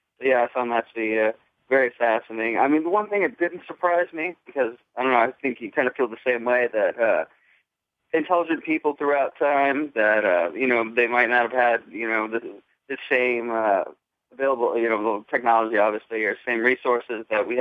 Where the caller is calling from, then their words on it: St. Louis, Missouri, United States; Hi, Brian. … in St. Louis.